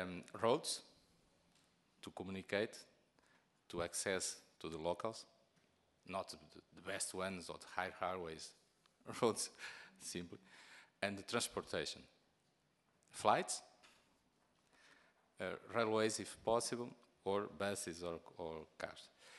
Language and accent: English; Malanje, Angola; born there; English is a second language; I was born in Angola, is easily to see, in the north, Malange.